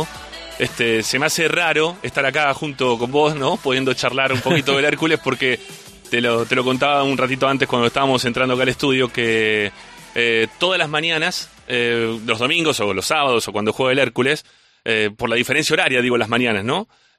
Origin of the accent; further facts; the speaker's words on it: Argentina; now in Spain; Y yo, como vengo de Argentina